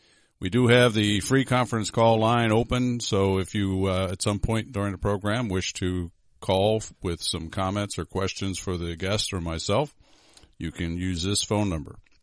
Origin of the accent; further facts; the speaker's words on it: Florida, United States; I'm from South Florida.